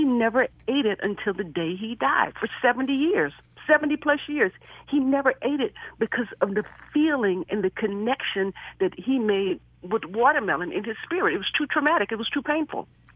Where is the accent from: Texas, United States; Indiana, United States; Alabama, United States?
Texas, United States; Marshall; I'm from the country, little country town in East Texas, Marshall, Texas.